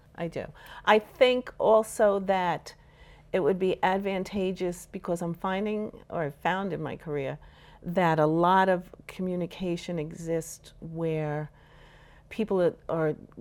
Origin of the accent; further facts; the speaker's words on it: United States; Here's my hesitation in saying as an American, because we're a country that was founded based on freedom.